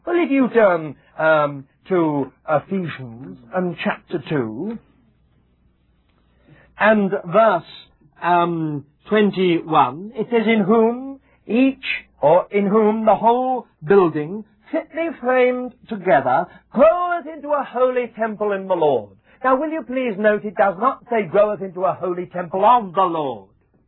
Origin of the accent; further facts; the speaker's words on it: United Kingdom; now in Richmond, United Kingdom; I'm not a British brother. I'm a brother from Britain.